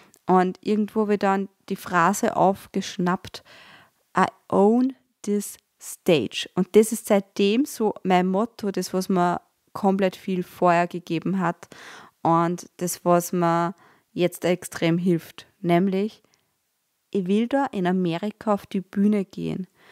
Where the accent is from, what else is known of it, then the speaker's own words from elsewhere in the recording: Austria; als Österreicherin